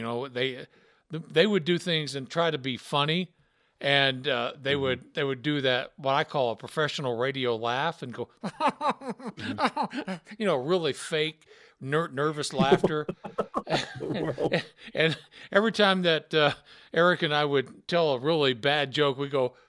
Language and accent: English; Memphis, Tennessee, United States; But Vince was talking about, because he found out I was from Memphis.